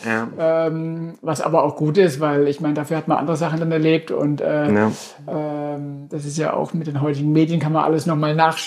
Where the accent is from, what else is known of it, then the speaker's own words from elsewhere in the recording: Durmersheim, Baden-Württemberg, Germany; born there; ich bin ja aus Domersheim gebürtig, vor Ort von Karlsruhe